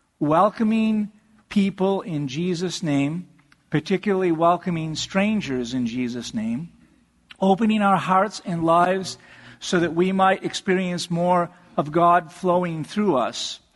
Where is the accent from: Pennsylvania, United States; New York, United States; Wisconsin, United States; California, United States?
New York, United States; Buffalo; I came from Buffalo, New York, you know, so I look forward to snow.